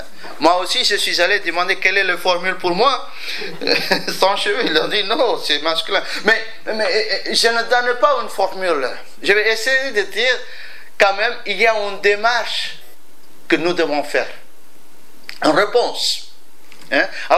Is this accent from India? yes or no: yes; India; En Inde, j'ai grandi en Inde.